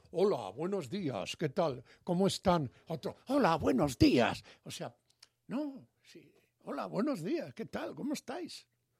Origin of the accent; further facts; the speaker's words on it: Galicia, Spain; yo soy fatalista, como buen gallego